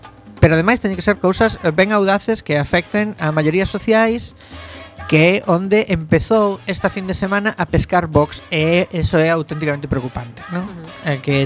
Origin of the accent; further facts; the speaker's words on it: A Coruña, Galicia, Spain; Porque que xeitosiños somos as coruñesas e os coruñeses